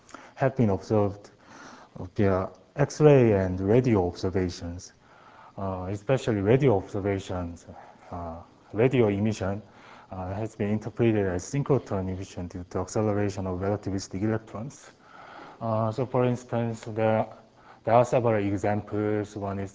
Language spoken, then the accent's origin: English; South Korea; from South Korea, UNIST